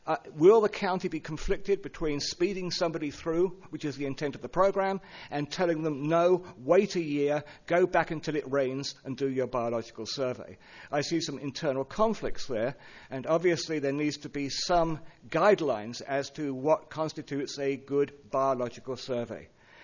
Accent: Los Osos, California, United States; from Los Osos

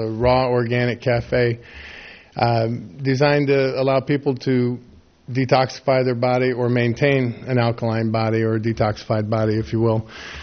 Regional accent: California, United States; And again, we're not from Morro Bay. We're from Five Cities, but we'd sure like to come to Morro Bay and actually move here if at all possible.

